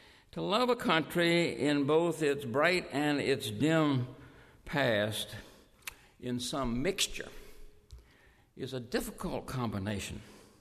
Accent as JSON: {"language": "English", "town": "Norfolk", "region": "Virginia", "country": "United States", "tie": "born there", "said": "\"No, I was born in Norfolk.\""}